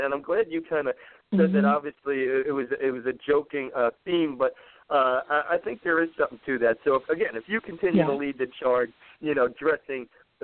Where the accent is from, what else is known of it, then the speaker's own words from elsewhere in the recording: New York, United States; One, I have to, one as a New Yorker, just break your chops a little bit.